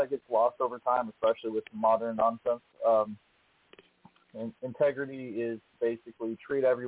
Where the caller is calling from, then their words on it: Illinois, United States; I'm calling in from East Central Illinois.